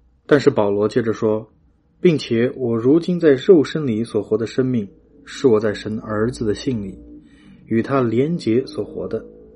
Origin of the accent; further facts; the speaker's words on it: China; 我在中国长大时，我们常常用泥土这样做出玩偶